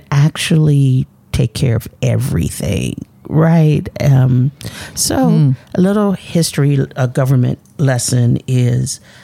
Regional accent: Harrisonburg, Virginia, United States; is being able to serve my hometown, but also all the people that I come into contact with, hearing their stories, mm-hmm. understanding why they have chosen Harrisonburg to be their home

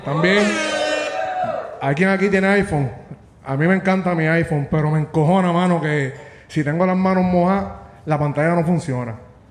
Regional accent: Añasco, Puerto Rico; vengo de tierra muy, muy lejana. O sea, vengo de Añasco.

